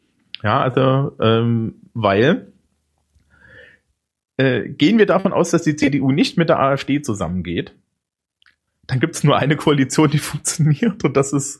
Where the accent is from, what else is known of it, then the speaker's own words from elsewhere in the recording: East Germany, Germany; Bei uns im Osten gibt's nicht so viele Tarifverträge.